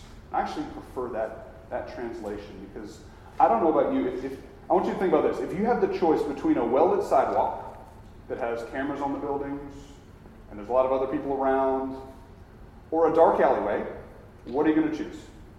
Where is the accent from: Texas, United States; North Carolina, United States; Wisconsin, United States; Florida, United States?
North Carolina, United States; Charlotte; As I mentioned earlier, I'm from Charlotte, North Carolina.